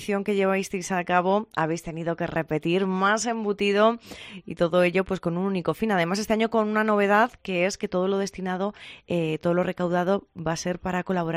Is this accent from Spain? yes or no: yes; Castilla-La Mancha, Spain; Como buen manchego, manchega, estoy segura de que la respuesta es afirmativa.